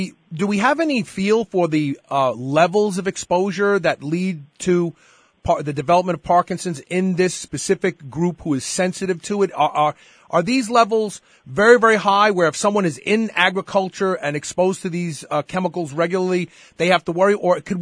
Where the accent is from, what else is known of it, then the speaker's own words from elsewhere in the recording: New York City, New York, United States; I grew up in Brooklyn. I'm 55 years old.